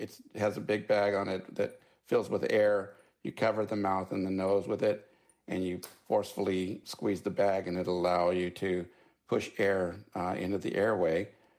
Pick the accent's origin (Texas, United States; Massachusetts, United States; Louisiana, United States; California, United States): California, United States; I'm from Southern California, but even in Southern California, there are different entities that run the different beaches.